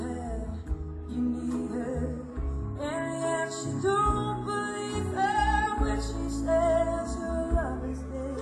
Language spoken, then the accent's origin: English; Boston, Massachusetts, United States; You know, I'm originally from Boston, and I have to say, of course, growing up at Fenway Park, it was always my favorite ballpark